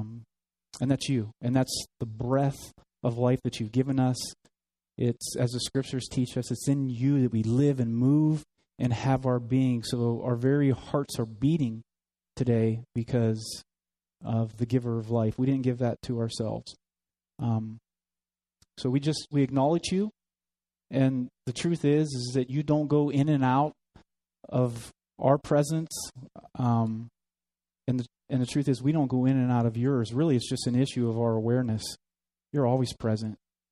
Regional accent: Nashville, Tennessee, United States; But I am from Nashville, Tennessee, for those of you who don't know.

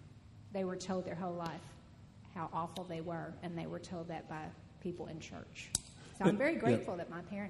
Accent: Owensboro, Kentucky, United States; And growing up in Owensboro, we never went to church.

